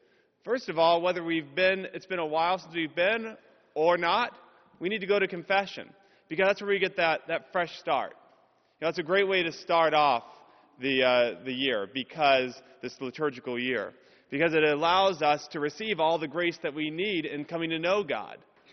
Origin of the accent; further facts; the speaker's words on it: Cape Cod, Massachusetts, United States; born there; I was born up in New England on Cape Cod.